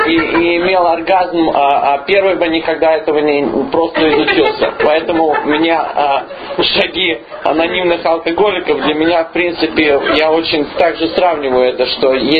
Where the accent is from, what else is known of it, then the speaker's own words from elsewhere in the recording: Minnesota, United States; Я из Миннесоты